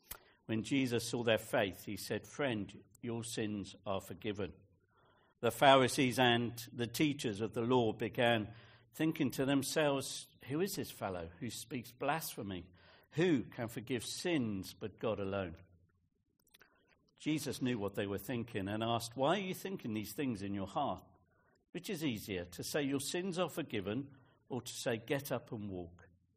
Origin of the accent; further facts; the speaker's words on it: West Moors, South West England, United Kingdom; I was brought up in Westmoors and three-legged cross, so on.